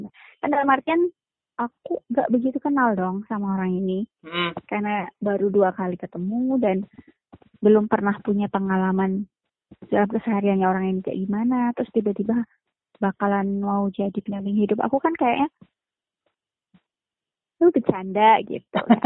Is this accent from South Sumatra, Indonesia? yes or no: yes; Palembang, South Sumatra, Indonesia; Aku orang Palembang dan dia orang Madura.